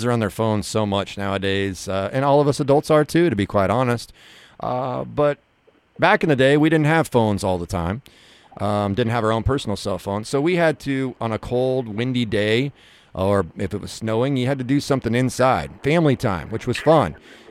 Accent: Kansas, United States; I grew up in Western Kansas. There wasn't a lot around me, so we had to make our own fun.

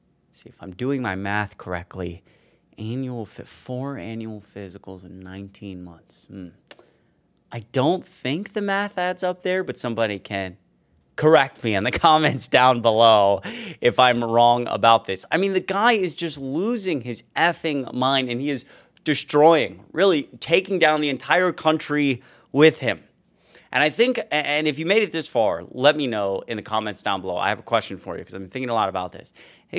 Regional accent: Atlanta, Georgia, United States; I grew up in Georgia. I grew up in Atlanta.

